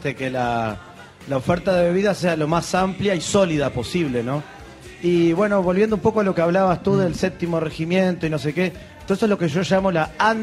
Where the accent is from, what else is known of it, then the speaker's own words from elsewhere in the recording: Uruguay; yo hacía muchos años que no vivía en Uruguay. Soy felizmente uruguayo, pero hacía muchos años que no vivía